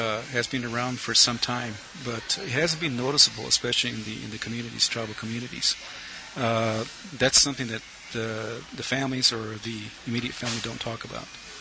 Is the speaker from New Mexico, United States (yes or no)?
yes; Cochiti Pueblo, New Mexico, United States; I grew up at Cochiti Pueblo. I'm from Cochiti.